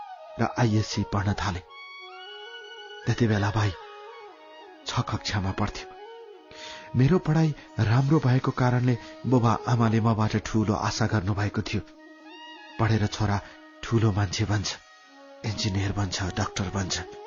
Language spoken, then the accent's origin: Nepali; Bhaktapur, Bagmati, Nepal; also born or lived in Panauti; हामी चारजनाको परिवार भक्तपुरमा बस्न थालेको धेरै वर्ष भइसक्यो मेरो बालापन मैले काठमाडौँ खाल्डोभित्रको भक्तपुरमा बिताएको छु